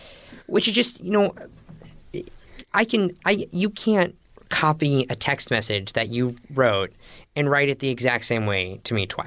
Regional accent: Bible Belt, United States; I came from the Bible Belt. I came from all of these massive mega churches

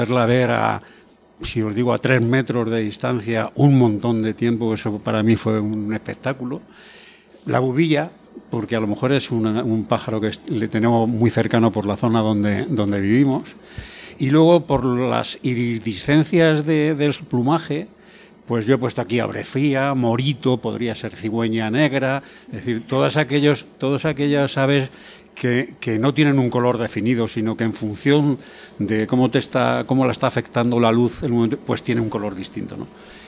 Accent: Toledo, Castilla-La Mancha, Spain; vengo de Toledo.

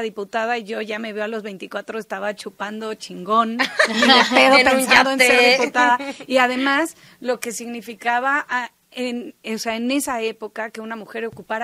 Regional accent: Mexico; somos mexicanas, crecimos en el catolicismo

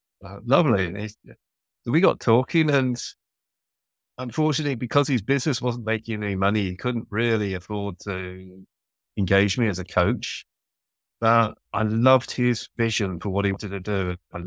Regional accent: London, United Kingdom; also born or lived in Yorkshire / Somerset; now in Dordogne, France; I'm from England. I'm originally from London. I lived in Yorkshire in England and also in Somerset. So that's probably why my accent's a little bit mixed. And about 5 years ago, I moved to France to the Dordogne. So I'm living in a beautiful part of France now.

